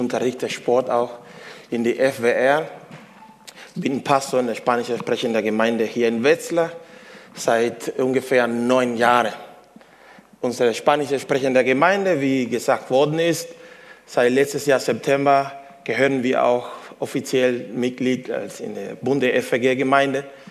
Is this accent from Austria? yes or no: no; Cuba; German is a second language; now in Germany; Ich komme aus Kuba. Ich muss immer sagen, es ist die schönste Insel der Welt. Aber Gott hat mir nach Deutschland geschickt.